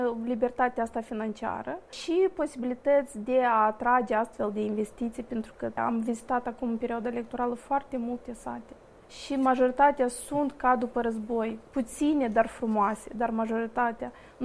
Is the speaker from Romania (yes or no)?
no; Bălți, Moldova; vin din Bălți și prin pielea noastră am simțit ce înseamnă discriminare la nivel central.